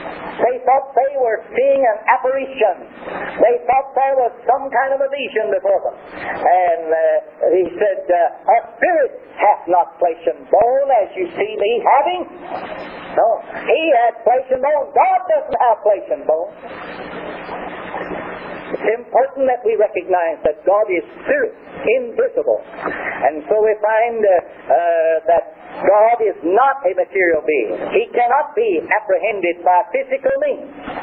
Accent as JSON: {"language": "English", "region": "Tennessee", "country": "United States", "tie": "born or raised there", "said": "when I was born and reared in Tennessee"}